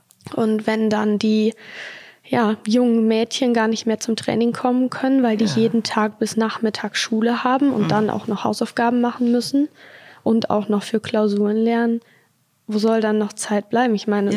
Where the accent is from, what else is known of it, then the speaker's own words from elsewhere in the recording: Haselünne, Lower Saxony, Germany; born there; also born or lived in Dortmund; bin 26 Jahre alt und Regionalmanagerin beim Zweckverband Erholungsgebiet Hasetal. Ich bin hier in Haselünne geboren, war dann für meine Ausbildung in Dortmund und bin jetzt wieder zurückgekommen. Und ich möchte auch hier bleiben.